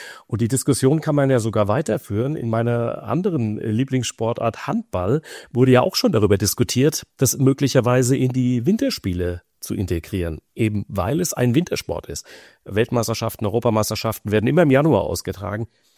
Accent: Frankfurt, Hesse, Germany; Ich habe das selbst in meiner Heimatstadt Frankfurt früher erlebt, am Bornheimer Hang.

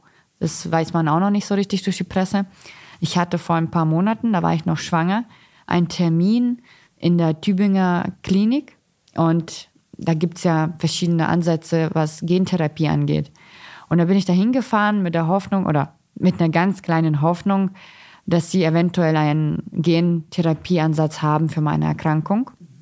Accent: Kazakhstan; moved away; also born or lived in Russia; ich komme ja gebürtig aus Kasachstan. Das heißt, wir hatten dort überhaupt keine Möglichkeiten und in Russland auch nicht. Ich habe da ja auch 3 Jahre gelebt.

